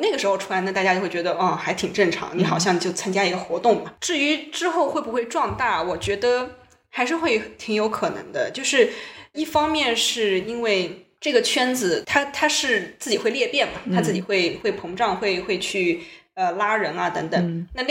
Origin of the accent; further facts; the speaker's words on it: China; 我们中国人呢还是比较喜欢管人家闲事的